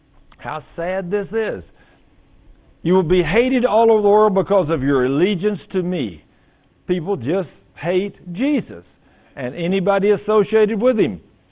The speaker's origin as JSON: {"language": "English", "region": "Texas", "country": "United States", "tie": "born or raised there", "said": "I mean, you know, when I went to Japan in the Air Force, I was raised in Texas. I'd never experienced an earthquake."}